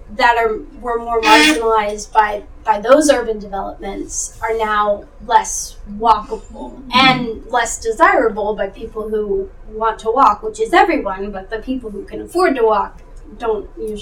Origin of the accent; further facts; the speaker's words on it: Houston, Texas, United States; Yeah, so I'm from Houston. We're not a racial utopia.